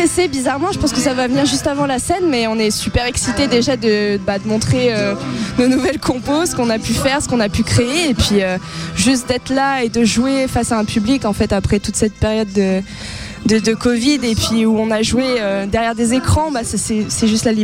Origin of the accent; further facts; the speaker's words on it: Grenoble, Auvergne-Rhône-Alpes, France; Bah on est de Grenoble, donc c'est